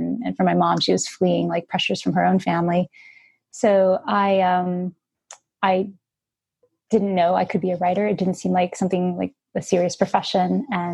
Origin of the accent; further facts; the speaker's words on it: United States; It's not a culture that wears their heart on their sleeves the way I think Americans do, and obviously we're all American as well